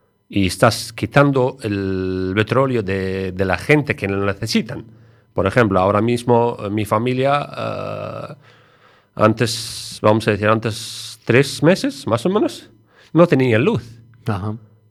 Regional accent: Syria; Spanish is a second language; Como somos sirios, le gustamos la familia numerosa.

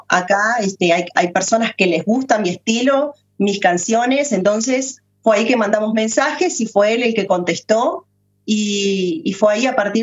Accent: Uruguay; fue un orgullo como uruguaya poder ir a cantar mis canciones como la única invitada

